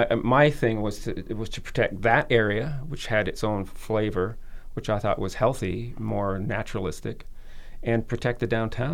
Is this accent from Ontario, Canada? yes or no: yes; St. Catharines, Ontario, Canada; now in Guelph, Canada; Well, I grew up in St. Catharines